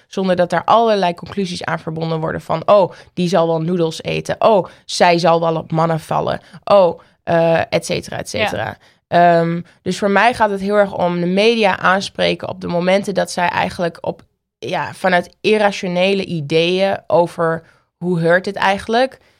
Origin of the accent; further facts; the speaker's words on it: Oldenzaal, Overijssel, Netherlands; born there; Want loop even door Amsterdam of loop zelfs door Oldenzaal, waar ik geboren ben.